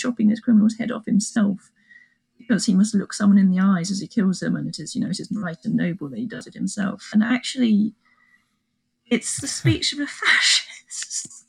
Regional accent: United Kingdom; There's a British guy winning at the moment actually, but I don't want him to win even though he is from my home country.

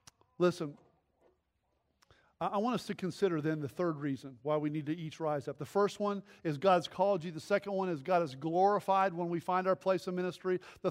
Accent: Texas, United States; And then I grew up in Texas. You had the Cowboys, and they had their own group, and they all dressed a certain way.

